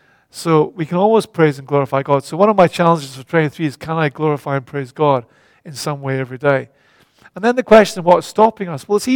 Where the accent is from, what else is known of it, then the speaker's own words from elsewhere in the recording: Scotland, United Kingdom; now in Australia; I'm a Scot, born of a certain family. And here I am in Australia.